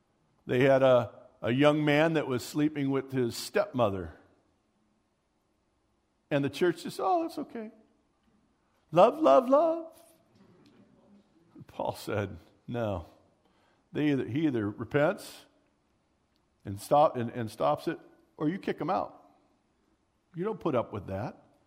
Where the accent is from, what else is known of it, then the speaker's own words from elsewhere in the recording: California, United States; Fortunately, we grew up in California where you really can't get gun permits, so that wasn't a big thing